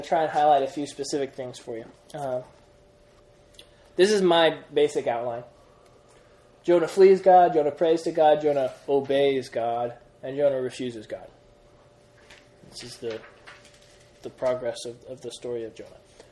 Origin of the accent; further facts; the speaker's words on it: Greece; accent: Greek; Yeah, my Greek accent got mixed up with my Hebrew accent.